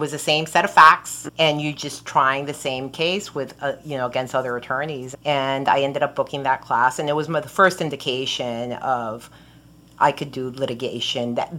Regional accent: Miami, Florida, United States; also born or lived in Tampa, United States; My mom ended up in Miami, and that's where I was raised, and with my mom and my grandmother.

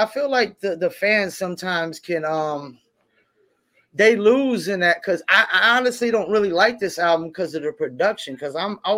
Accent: Fayetteville, North Carolina, United States; Because I'm from Fayetteville, North Carolina. My apartment's actually like probably like 2 minutes away from

